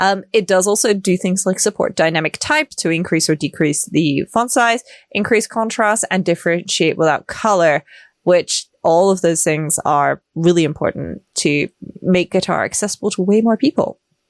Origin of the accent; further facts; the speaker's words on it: United Kingdom; I'm going to call it football, not soccer, because I'm British.